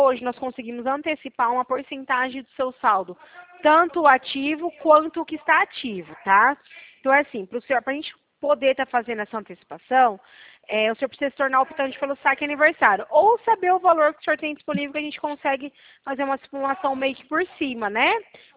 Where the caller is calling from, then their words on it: Presidente Prudente, São Paulo, Brazil; eu falo aqui de Presidente Prudente da empresa Seu Crédito Negócios.